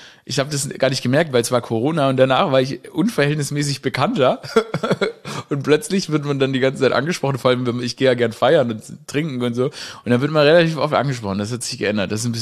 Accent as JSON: {"language": "German", "town": "Stuttgart", "region": "Baden-Württemberg", "country": "Germany", "tie": "born or raised there", "said": "ich bin ja in Stuttgart aufgewachsen, wurde ich auch gefragt, wie viel Schwabe in mir drin ist."}